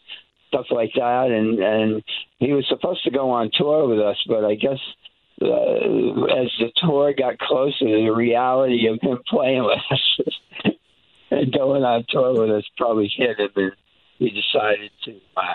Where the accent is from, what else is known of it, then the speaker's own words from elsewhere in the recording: New Hampshire, United States; So we were kind of like the outcasts of our town because we grew up in a small town in New Hampshire, you know.